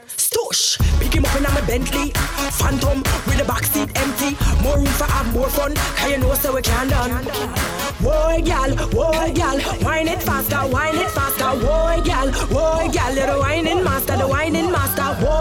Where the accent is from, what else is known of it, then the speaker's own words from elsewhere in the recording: Jamaica; I'm always representing my country. I'm a Jamaican.